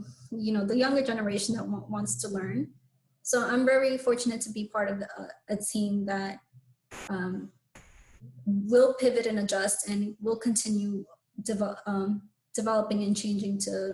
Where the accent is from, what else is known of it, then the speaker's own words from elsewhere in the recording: Jamaica, New York, United States; You know, I'm from Jamaica, Queens, that was on that roster to be gentrified.